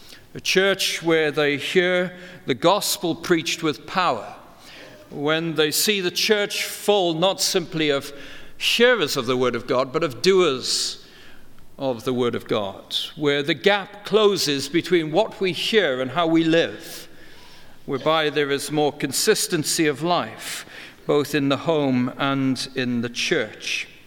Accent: Wales, United Kingdom; We grew up singing in Wales a hymn.

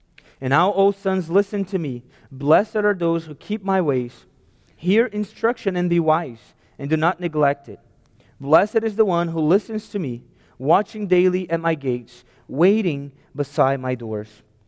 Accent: Rio de Janeiro, Brazil; I'm from Brazil, and I was raised most part of my life, and I was raised in Rio de Janeiro most part of my life. I lived there.

